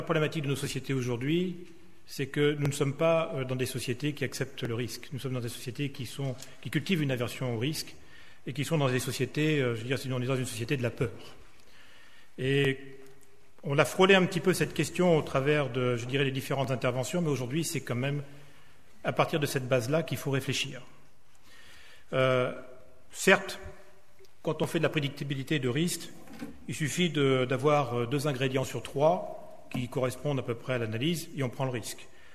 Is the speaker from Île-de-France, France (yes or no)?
no; Pont-l'Abbé, Brittany, France; pris un risque parce que je suis de Pont-l'Abbé.